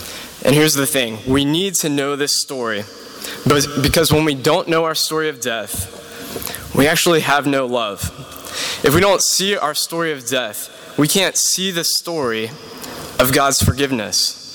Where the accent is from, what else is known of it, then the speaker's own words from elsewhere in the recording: Charlottesville, Virginia, United States; It's the 1 year anniversary of the marches in Charlottesville, my hometown.